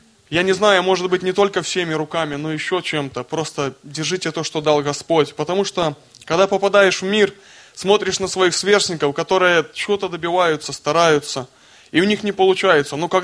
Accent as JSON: {"language": "Russian", "town": "Baronki", "region": "Mogilev Region", "country": "Belarus", "said": "я из Могилевской области, Костюковичский район, деревня Бароньки."}